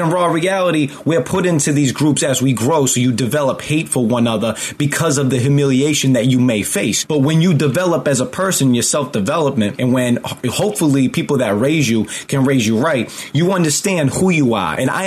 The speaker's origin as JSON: {"language": "English", "region": "Massachusetts", "country": "United States", "tie": "born or raised there", "said": "You know, I grew up just outside of Boston. So the Boston mentality is we use the F word a lot."}